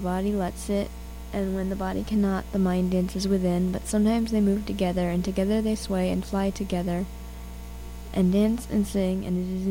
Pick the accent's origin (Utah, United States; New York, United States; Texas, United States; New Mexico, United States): New York, United States; Hudson; I'm a student at Hudson High School, and I'm also from Hudson.